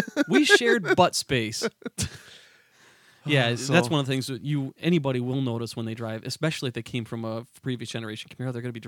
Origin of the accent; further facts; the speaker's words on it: Connecticut, United States; I hail from a small town in southern New Mexico, but I'm originally from Connecticut.